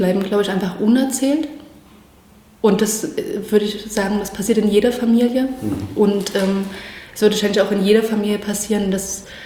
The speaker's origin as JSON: {"language": "German", "town": "Chemnitz", "region": "Saxony", "country": "Germany", "tie": "born or raised there", "said": "Also wir sind ja dann in Chemnitz aufgewachsen."}